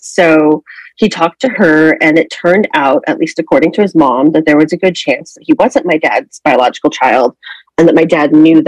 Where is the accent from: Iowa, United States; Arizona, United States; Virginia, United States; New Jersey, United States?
Arizona, United States; Phoenix; I am 37 years old and I am from Phoenix, Arizona.